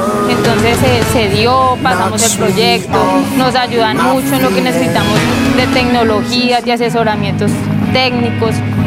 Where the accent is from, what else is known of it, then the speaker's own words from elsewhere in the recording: Cajamarca, Tolima, Colombia; yo soy de Cajamarca